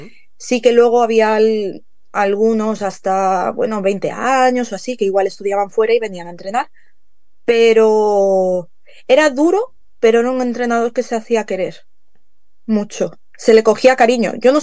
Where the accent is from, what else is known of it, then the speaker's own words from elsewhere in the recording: Vigo, Galicia, Spain; Sí, yo soy de Vigo.